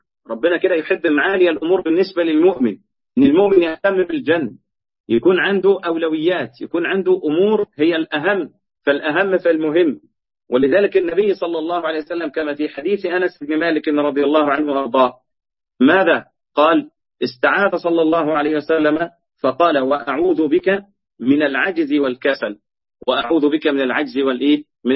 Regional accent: Egypt; عارفين أنتم في مثل عندنا في مصر يقول لك: الجوز أمي أقول له عمي.

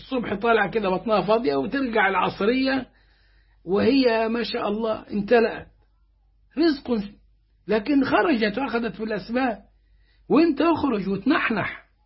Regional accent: Egypt; عندنا حاجة زي النكتة أو الفكاهة بنقول احنا كمصريين

